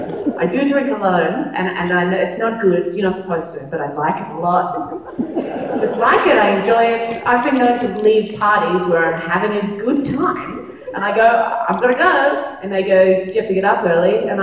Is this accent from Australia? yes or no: yes; Australia; I know that I will always love being Australian